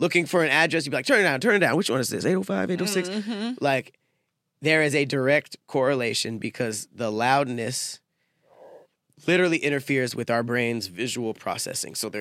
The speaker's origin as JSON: {"language": "English", "country": "United States", "said": "I'm American."}